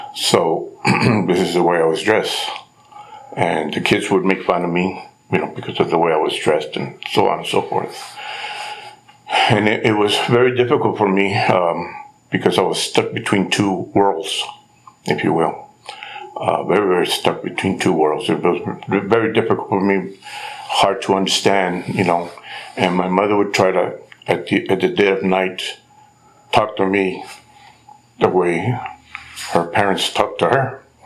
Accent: San Antonio, Texas, United States; born there; I was born in San Antonio.

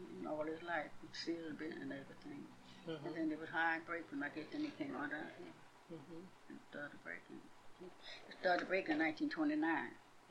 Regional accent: Houston, Texas, United States; I was raised in Houston.

